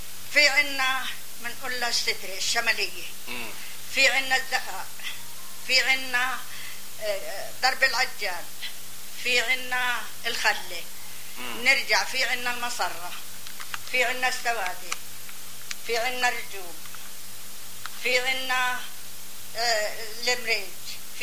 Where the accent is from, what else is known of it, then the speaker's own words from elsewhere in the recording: Mughr al-Khayt, Safed, Palestine; لا في مغار حزور، احنا من مغار الخيط.